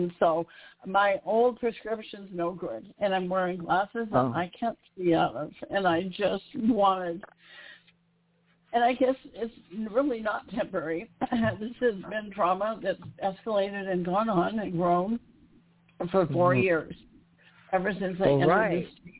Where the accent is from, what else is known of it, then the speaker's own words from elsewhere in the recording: Idaho, United States; so I could get out of this state and go back to my home state of Idaho, where I never had any of these problems.